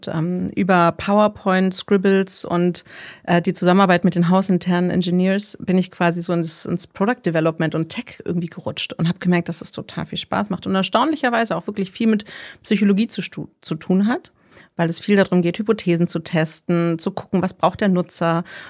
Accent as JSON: {"language": "German", "region": "Berlin", "country": "Germany", "said": "Ich komme ursprünglich aus Berlin, Berliner Pflanze, eine der wenigen, und bin verheiratet, bin Mama, bin Psychologin, Coach und Trainerin."}